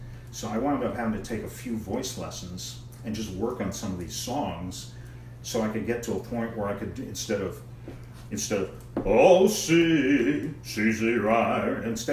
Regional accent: McLean, Virginia, United States; I grew up in McLean Falls Church.

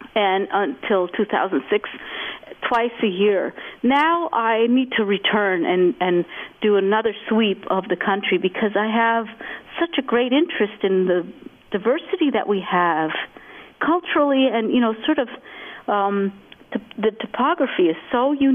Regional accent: Vermont, United States; I grew up in Vermont with my father always enjoying celebrating special occasions with music.

